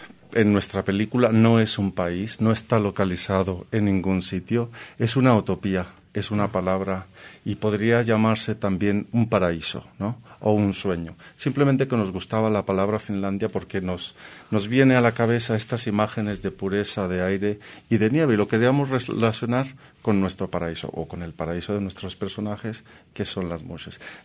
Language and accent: Spanish; Jalisco, Mexico; now in Madrid, Spain; porque yo soy de los Altos de Jalisco.